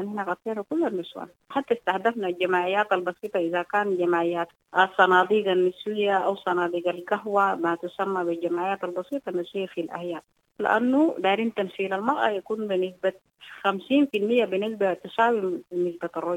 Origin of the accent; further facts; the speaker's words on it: Sudan; ليه تعرف أن إحنا سودانيين عندنا عادات وتقاليد